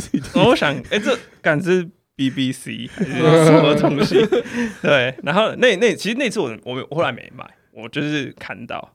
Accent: Taiwan; also born or lived in United States; 就台湾读书，然后后来我是到大学之后再回去美国

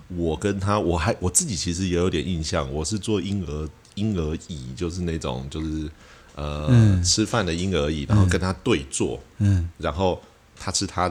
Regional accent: Penghu County, Taiwan; 小时候就在澎湖长大，至少长到六七岁啦

